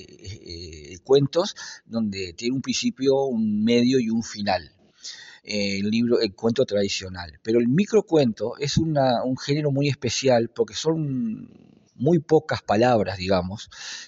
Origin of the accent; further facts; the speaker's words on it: Colonia, Uruguay; el día que lo presenté en octubre del año pasado en Colonia, de donde soy